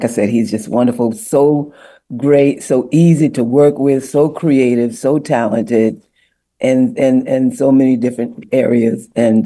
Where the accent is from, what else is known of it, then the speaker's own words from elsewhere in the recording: Newark, New Jersey, United States; In Newark, New Jersey.